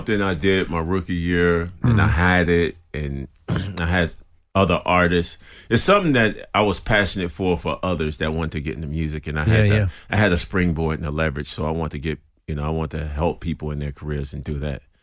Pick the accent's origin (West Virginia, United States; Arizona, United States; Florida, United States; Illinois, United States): Illinois, United States; Chicago; Well, I'm from Chicago.